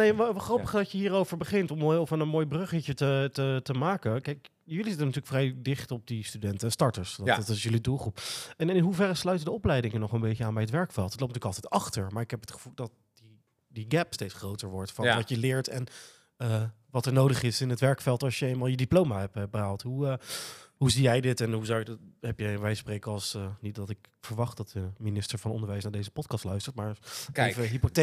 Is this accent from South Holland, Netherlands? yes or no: yes; Rotterdam, South Holland, Netherlands; Ik ben een Rotterdammer.